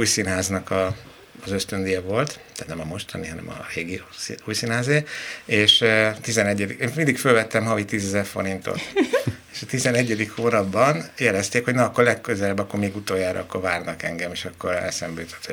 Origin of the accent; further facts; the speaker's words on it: Budapest, Hungary; Nem mintha én vidéken nőttem volna fel, Budapest belvárosában nőttem fel